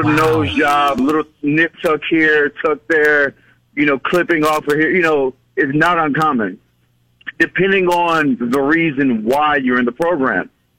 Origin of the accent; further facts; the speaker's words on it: Houston, Texas, United States; Okay, so I'm from Houston, and I have a few family members that, you know, work.